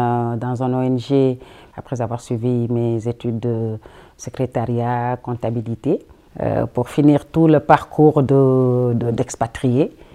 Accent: Dakar, Senegal; moved away as an adult; now in Belgium; Je suis d'origine sénégalaise, de nationalité belge. Et je suis née à Dakar, au Sénégal, le 11 novembre 1963.

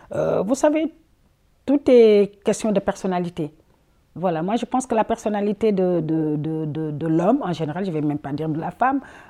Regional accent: Dakar, Senegal; moved away as an adult; now in Belgium; Je suis d'origine sénégalaise, de nationalité belge. Et je suis née à Dakar, au Sénégal, le 11 novembre 1963.

